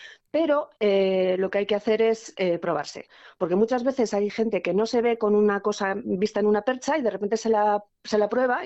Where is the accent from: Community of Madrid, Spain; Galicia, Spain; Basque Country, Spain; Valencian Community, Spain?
Basque Country, Spain; San Sebastián; Yo que soy de Amara de toda